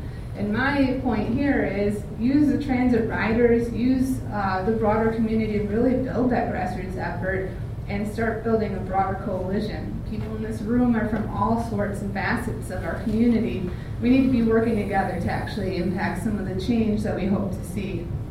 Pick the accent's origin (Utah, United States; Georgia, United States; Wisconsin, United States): Wisconsin, United States; Colby; And I'm from the Colby area, so Wausau was pretty important.